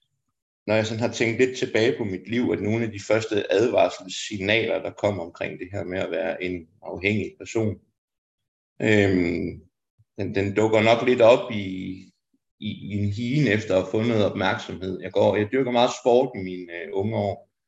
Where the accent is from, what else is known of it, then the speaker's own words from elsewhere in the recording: Aarhus, Central Denmark Region, Denmark; så er jeg 44 år gammel. Så det vil sige, at jeg er en 78'er. Og jeg er født og opvokset i og omkring Aarhus.